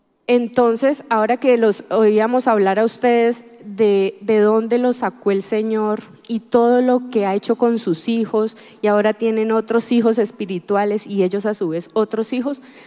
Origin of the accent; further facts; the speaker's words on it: Tunía, Cauca, Colombia; vengo de Tunía, Cauca.